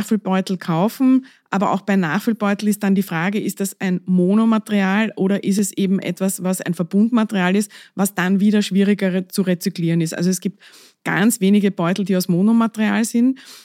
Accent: Austria; ich bin als Österreicherin immer sehr stolz auf unser Österreich-Geschäft

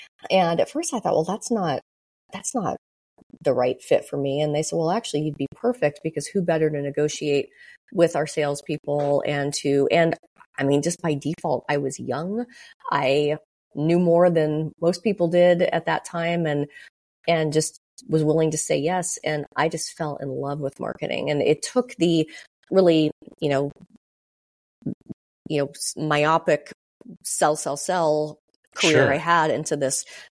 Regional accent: California, United States; now in Atlanta, United States; I'm from California. I'm in Atlanta now.

